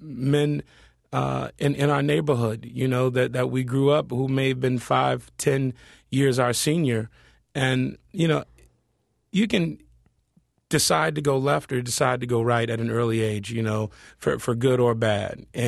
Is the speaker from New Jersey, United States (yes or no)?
no; Compton, California, United States; You know, I'm from Compton, California, grew up in the inner city, and knew characters like Antoine Mitchell.